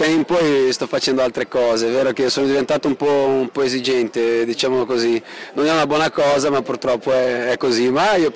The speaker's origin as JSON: {"language": "Italian", "country": "Brazil", "lives_now": "Italy", "said": "in Italia sono da tanti anni, quindi anche il calcio italiano è un pochino mio. Quindi, boh, essendo brasiliano e vicino ai mondiali"}